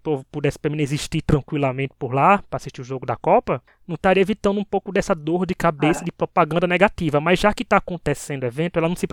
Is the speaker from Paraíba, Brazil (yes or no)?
yes; Paraíba, Brazil; eu, como sou de cidade do interior, aqui da Paraíba.